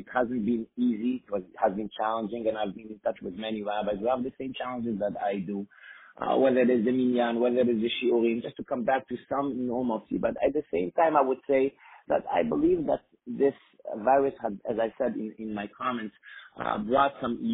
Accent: Montreal, Quebec, Canada; also born or lived in Israel; And the community that I grew up also in Montreal and in Israel.

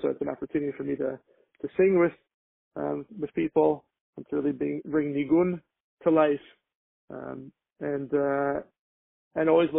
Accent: New Jersey, United States; I grew up in New Jersey. Never heard of Randolph

